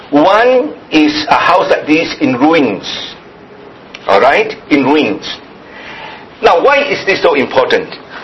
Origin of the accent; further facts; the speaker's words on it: Penang, Malaysia; Many were asking me where I was from. They thought that I was from Singapore or somewhere else. I'm from Penang. So I welcome you all to Penang.